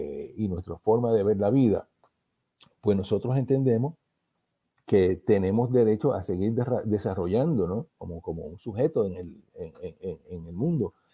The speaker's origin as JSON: {"language": "Spanish", "country": "Puerto Rico", "said": "Nosotros como puertorriqueños y puertorriqueñas, ¿verdad?"}